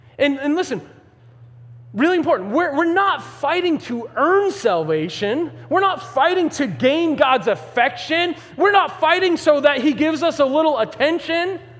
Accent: Ireland; I'm Irish, man. I've been in fights.

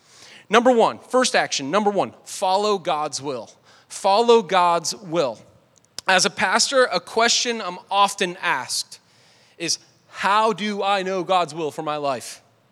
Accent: Boston, Massachusetts, United States; And I grew up in the Northeast, and you know the phrase, how you like them apples. You know, that's from Boston, man. That's where I'm from.

